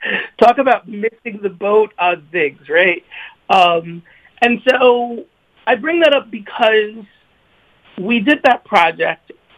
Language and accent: English; Florida, United States; also born or lived in New York; Around the age of 11, we moved to South Florida. I'm originally from New York.